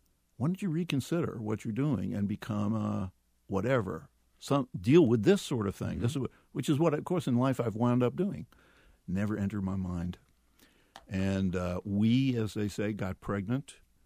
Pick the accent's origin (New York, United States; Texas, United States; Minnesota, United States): New York, United States; Brooklyn; Here I am from Brooklyn, Jewish neighborhood in Brooklyn, and I'm in a little part Catholic, part Protestant, farming area in Ohio.